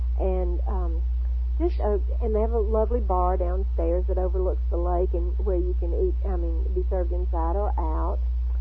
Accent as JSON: {"language": "English", "region": "the South", "country": "United States", "tie": "born or raised there", "said": "I grew up in the South"}